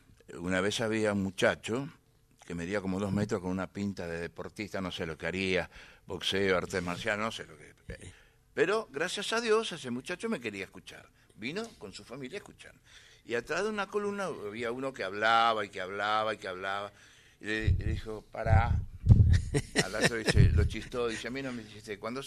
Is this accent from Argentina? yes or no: yes; Buenos Aires, Argentina; yo, que me siento tan porteño, tan de la calle Corriente y del Abasto